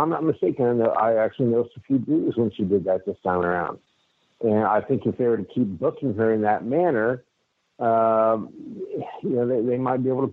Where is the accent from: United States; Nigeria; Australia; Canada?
United States; Indiana; I don't know if it was my home state of Indiana or not